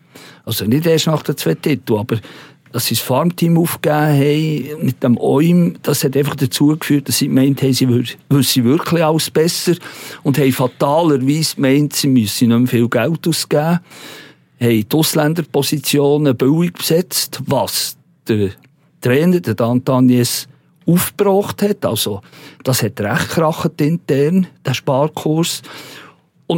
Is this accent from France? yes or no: no; Switzerland; als Schweizer neigt man ein bisschen dazu, das geringer zu schätzen.